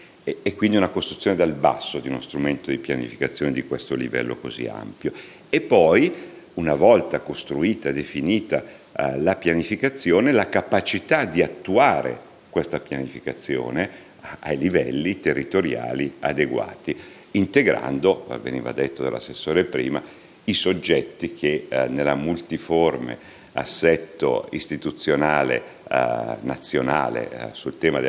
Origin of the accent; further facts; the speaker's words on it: Lombardy, Italy; io vengo da fuori regione, io sono di Regione Lombardia … lavoro in Regione Lombardia